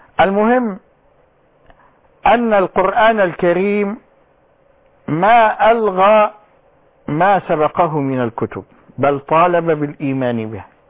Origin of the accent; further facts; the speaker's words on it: Egypt; accent: Egyptian; بلهجتنا العامية المصرية